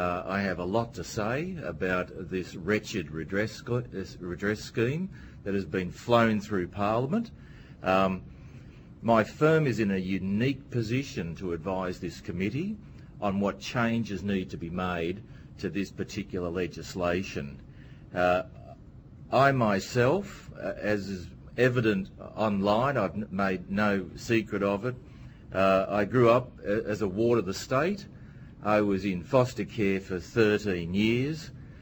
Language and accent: English; Sydney, New South Wales, Australia; now in Newcastle, Australia; I'm in Newcastle now is because when I found them when I was in my early 20s, they were all in Newcastle. I grew up in Sydney, so when I was married, a few years later, I moved to Newcastle